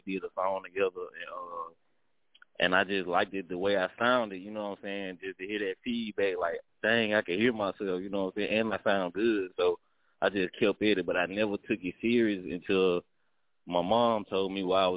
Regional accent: Eutaw, Alabama, United States; now in Birmingham, United States; I'm an upcoming rapper from Alabama. I'm originally from Utah, Alabama, which is called Greene County, but right now I currently live in Birmingham, Alabama.

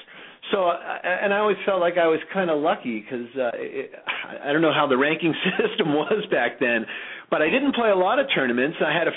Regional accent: Connecticut, United States; I had a couple of decent rankings in the juniors back in New England. I'm from Connecticut.

